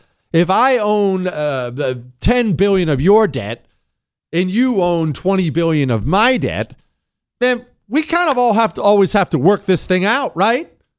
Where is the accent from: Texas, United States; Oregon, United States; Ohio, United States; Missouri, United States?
Ohio, United States; Toronto; also born or lived in Steubenville; I was born in Steubenville, Ohio. I grew up in a tiny town called Toronto, Ohio, that is right next to Steubenville, Ohio.